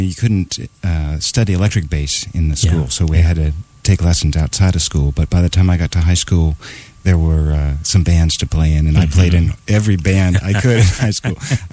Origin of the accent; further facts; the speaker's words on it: Washington, District of Columbia, United States; also born or lived in New York; I grew up in Washington, D.C., around the suburbs of D.C., and then moved out here about 20 years ago after spending a little time in New York.